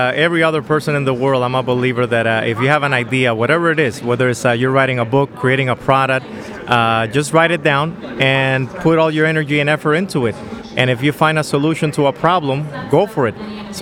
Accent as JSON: {"language": "English", "country": "Dominican Republic", "tie": "born or raised there", "said": "Since I'm originally born and raised in the Dominican Republic"}